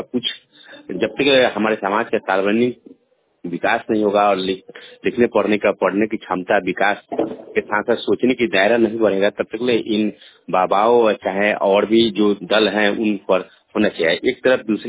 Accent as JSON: {"language": "Hindi", "town": "Chhapra", "region": "Bihar", "country": "India", "said": "और मैं बिहार का रहने वाला हूँ, बिहार के छपरा जिला से।"}